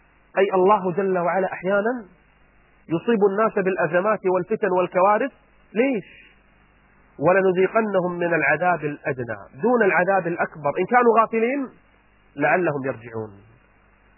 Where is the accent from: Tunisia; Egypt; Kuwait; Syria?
Kuwait; توجه رسالة لوزير الداخلية عندنا بالكويت